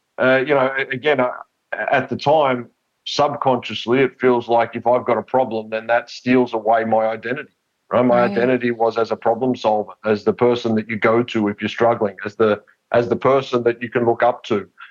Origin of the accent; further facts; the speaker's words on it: Australia; I'm, you know, obviously my accent, I'm in Australia. It's a gambling culture.